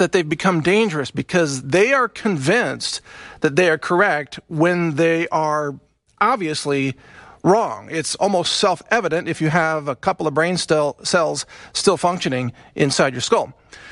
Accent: Texas, United States; and I'm a Texan, and I'm a Southerner.

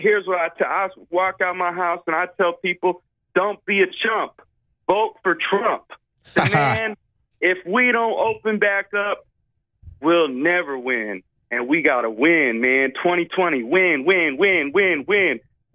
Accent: Albany, New York, United States; I'm from Albany, New York. I'm a black man.

